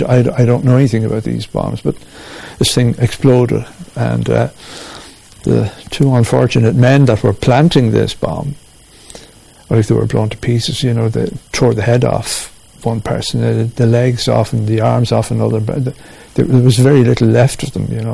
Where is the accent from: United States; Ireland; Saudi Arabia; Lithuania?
Ireland; Munster; I'm a Catholic from South Tipperary